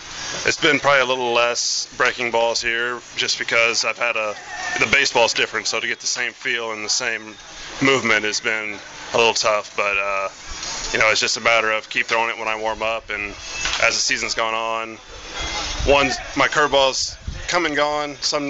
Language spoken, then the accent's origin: English; Texas, United States; Where I grew up in Texas, this is about spring weather for us.